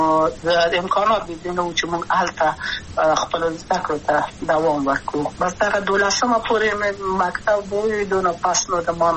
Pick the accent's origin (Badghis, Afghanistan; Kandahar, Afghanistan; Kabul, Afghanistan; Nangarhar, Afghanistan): Kabul, Afghanistan; also born or lived in Wardak; زه خو اصلا د وردګو ولایت یم، د پلار مې د وردګو ولایت ته خلیګنسس کې دلې د کابل په تخت پل سیمه کې یم، او لویا شویم کابل که یم.